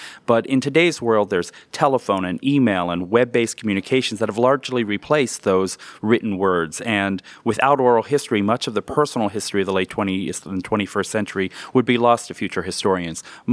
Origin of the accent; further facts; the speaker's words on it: Pennsylvania, United States; So after a long career, I decided to come back to my hometown, make a contribution to the history of the folks that I grew up with. My dad worked at Edgar Thompson. My grandfather worked in the mills at Rankin, and this is home base for me.